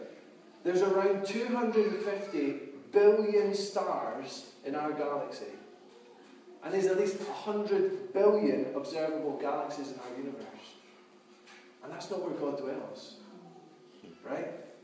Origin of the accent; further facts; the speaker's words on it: Dundee, Scotland, United Kingdom; So I'm from Dundee.